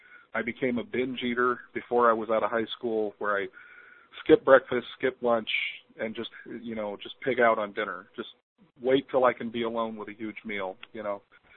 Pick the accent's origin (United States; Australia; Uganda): United States; Ohio; Well, I'm 36 years old. I'm, you know, I was raised in Ohio all my life.